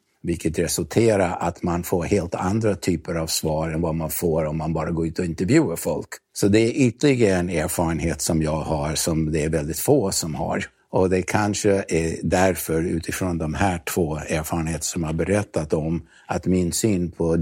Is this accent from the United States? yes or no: yes; New York, United States; Swedish is a second language; moved away as an adult; now in Sweden; Jag föddes 1944 i New York. Okay. Och jag kom till Sverige 1964 som 20-åring.